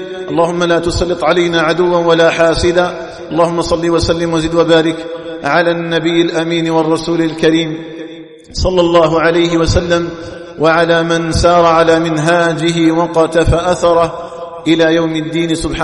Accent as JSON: {"language": "Arabic", "country": "Algeria", "said": "أن تجعل بلدنا الجزائر آمنا في عقيدته"}